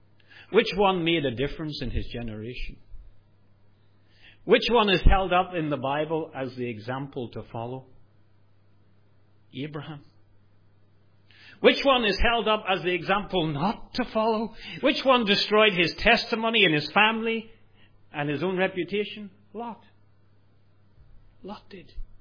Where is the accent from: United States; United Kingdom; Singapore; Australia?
Singapore